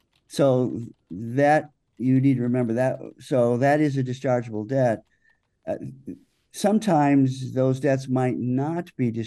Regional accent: Ohio, United States; now in Wisconsin, United States; I came from Ohio and then came to Wisconsin, which I, by the way, I love dearly.

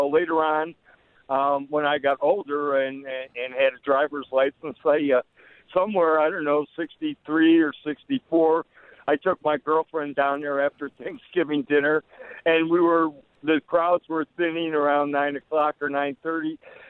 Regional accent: Brookfield, Illinois, United States; I grew up in Brookfield, Illinois, home of the zoo, as they like to be called.

